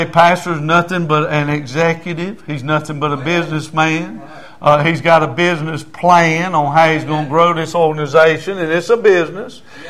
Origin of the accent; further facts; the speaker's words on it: South Carolina, United States; I'm from South Carolina. I got to say this.